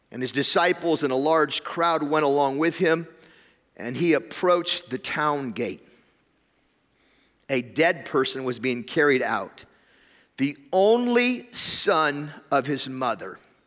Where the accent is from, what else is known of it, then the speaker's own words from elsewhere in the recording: Fairbanks, Alaska, United States; I'm from Alaska. I'm from Fairbanks, Alaska, which means I flew here to talk to people who think they understand winter.